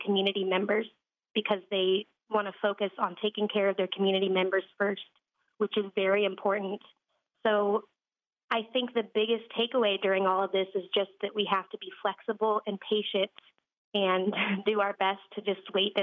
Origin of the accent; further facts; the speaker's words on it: Nebraska, United States; Like, I grew up in Southeast Nebraska.